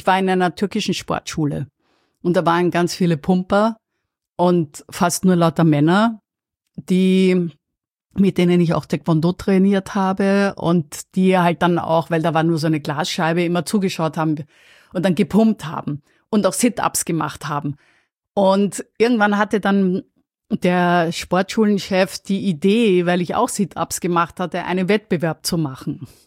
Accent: Berlin, Germany; wenn man als Berliner nicht in der Uckermark war, dann verdient man es eigentlich nicht, hier zu leben

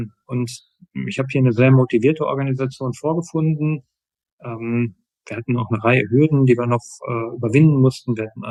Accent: Herten, North Rhine-Westphalia, Germany; in meiner Heimatstadt Herten, 65.000 Einwohner mitten im Ruhrgebiet

